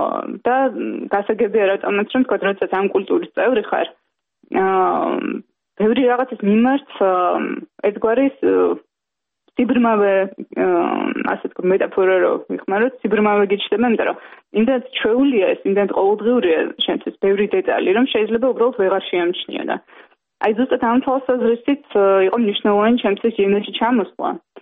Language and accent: Georgian; Tbilisi, Georgia; born or raised there